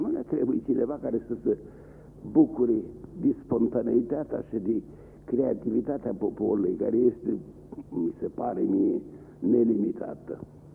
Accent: Romania; că am rămas bun român și sunt mândru că sunt român, nu pot să fac nimic pentru România.

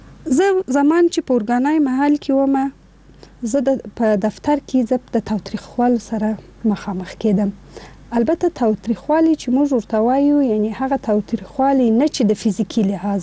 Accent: Afghanistan; زه افغان یم

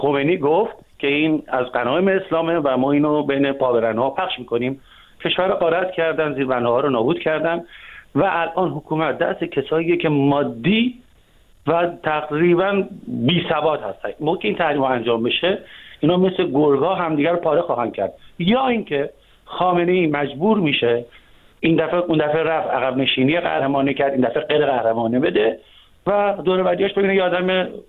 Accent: Iran; ما ایرانی هستیم، خارج از کشور و داخل ایران هستیم

